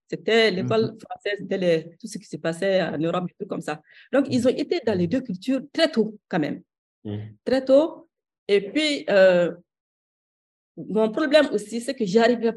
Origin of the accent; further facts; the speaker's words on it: Bamako, Mali; j'ai vécu, je suis née au Mali, j'ai grandi au Mali, je me suis mariée au Mali